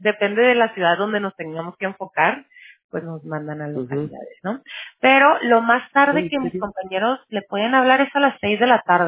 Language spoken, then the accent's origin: Spanish; Mexicali, Baja California, Mexico; now in United States; Digo, no me fui tan lejos de casa porque yo soy de Baja California. O sea, nací